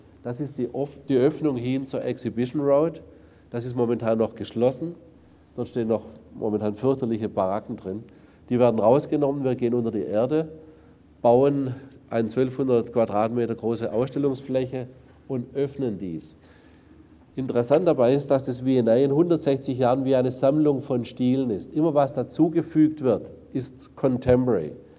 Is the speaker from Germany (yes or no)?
yes; Germany; das ist ein Missverständnis, ich bin Deutscher.